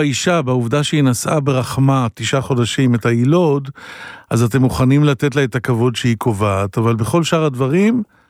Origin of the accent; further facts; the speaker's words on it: Holon, Tel Aviv District, Israel; גדלתי בחולון, בסביבה... בליכודית